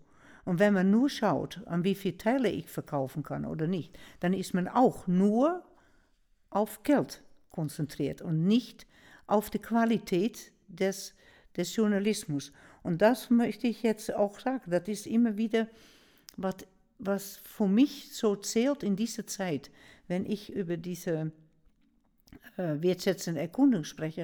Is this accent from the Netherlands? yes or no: yes; Netherlands; da war ich so entsetzt als Niederländerin